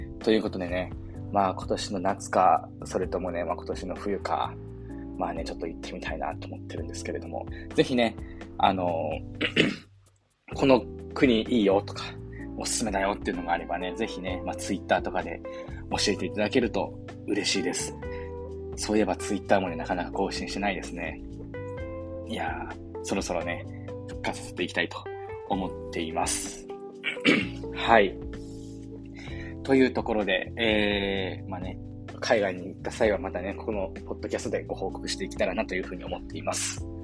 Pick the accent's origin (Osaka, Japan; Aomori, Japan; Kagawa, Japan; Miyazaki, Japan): Miyazaki, Japan; 私ね宮崎県出身でして、宮崎県のね、中学校にね、進学するわけですね。